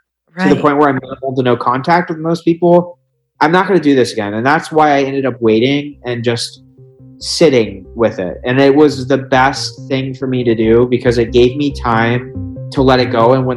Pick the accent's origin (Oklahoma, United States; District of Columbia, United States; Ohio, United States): Ohio, United States; Columbus; I'm 28 years old. I grew up in Columbus, Ohio.